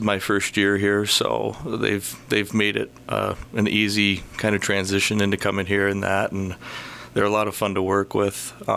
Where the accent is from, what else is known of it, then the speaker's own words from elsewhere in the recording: Lansing, Michigan, United States; now in Forest City, United States; So I'm from Lansing, Michigan.